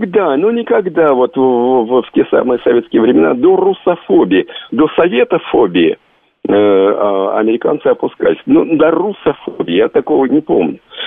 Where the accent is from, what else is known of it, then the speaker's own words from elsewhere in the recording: Kupavna, Moscow Oblast, Russia; я из Купавны, и я прекрасно помню, мне было 10 лет, но это было такое событие для мальчишки из Купавны